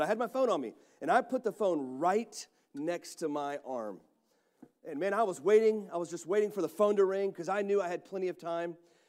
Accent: Texas, United States; I'm a Texan, so I've got things in my glove box.

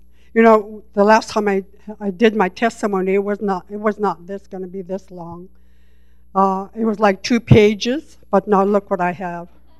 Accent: Kotzebue, Alaska, United States; I was born and raised in Kotzebue, Alaska, my hometown.

